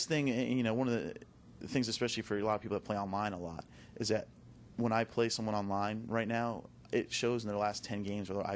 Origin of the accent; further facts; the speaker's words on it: Orlando, Florida, United States; I'm actually born and raised in the Orlando area